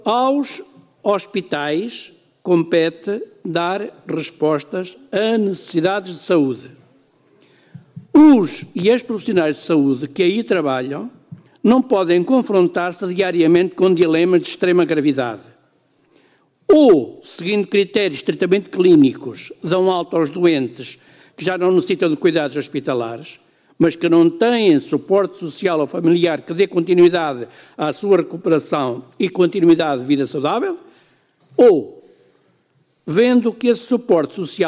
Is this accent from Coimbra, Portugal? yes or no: yes; Cantanhede, Coimbra, Portugal; o Hospital de Cantanhede, que é a minha terra de origem